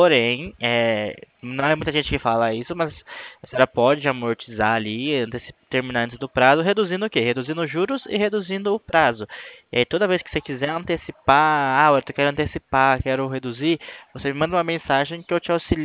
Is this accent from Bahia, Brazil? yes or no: no; Sorocaba, São Paulo, Brazil; eu sou aqui de Sorocaba, tá de São Paulo mesmo